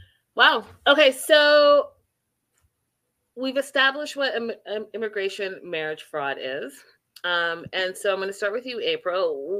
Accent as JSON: {"language": "English", "country": "Canada", "said": "I know I'm Canadian and she's living in my hometown"}